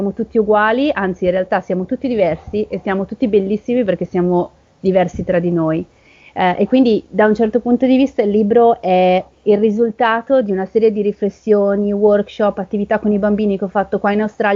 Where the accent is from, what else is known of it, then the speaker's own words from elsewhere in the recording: Bergamo, Lombardy, Italy; Perché io sono di Bergamo